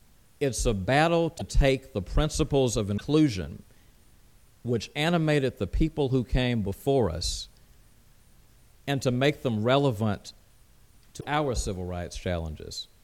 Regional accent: Montgomery, Alabama, United States; as a lot of people believed in my hometown of Montgomery, Alabama, back in 1954

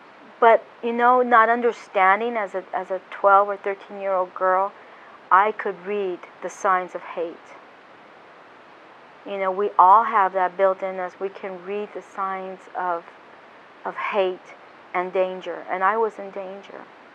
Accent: Netherlands; I was living in the Netherlands when I first experienced the word squaw. I was growing up in Holland on Schusterberg Air Force Base

